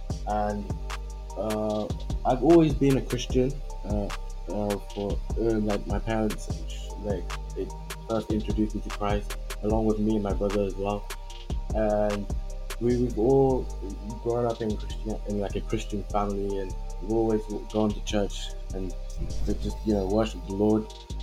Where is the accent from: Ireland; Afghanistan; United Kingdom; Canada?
United Kingdom; England; I'm also 16. I grew up in England.